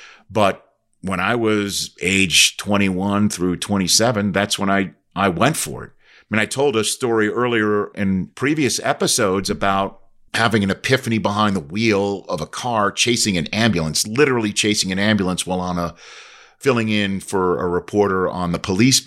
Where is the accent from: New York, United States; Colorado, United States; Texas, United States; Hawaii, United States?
New York, United States; Staten Island; now in Redding, United States; I'm from Staten Island, New York, the home of the world's largest landfill that's now been closed. So the mountains I grew up around were made of garbage, literally.